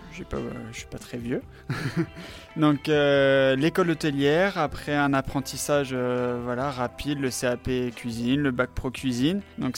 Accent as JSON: {"language": "French", "town": "Chinon", "region": "Centre-Val de Loire", "country": "France", "tie": "born or raised there", "said": "Ça me tenait à cœur de revenir dans la Touraine, parce que j'ai grandi à Chinon, je suis né là-bas, et par contre j'ai fait mes écoles à Saumur."}